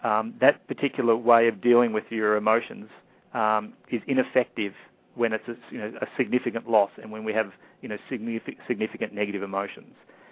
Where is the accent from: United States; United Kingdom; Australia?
Australia; we're both Australian, and we're both Australian males.